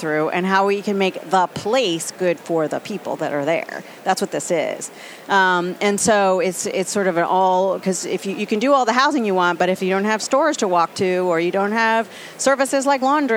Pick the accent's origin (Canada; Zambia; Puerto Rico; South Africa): Puerto Rico; now in Baltimore, United States; Yeah, I'm from Puerto Rico. So, yes, I'm the very first Hispanic elected official in Baltimore City.